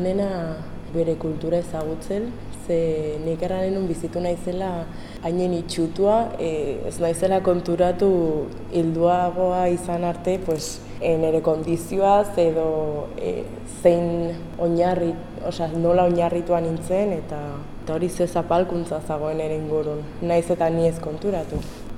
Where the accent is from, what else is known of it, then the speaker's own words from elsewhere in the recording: Lesaka, Navarre, Spain; also born or lived in Ethiopia; jaio nintzen Etiopian, bino adoptatua naiz, Lesakan bizitu naiz, haunitz urtez, eta bueno, Lesakarra sentitzen naiz.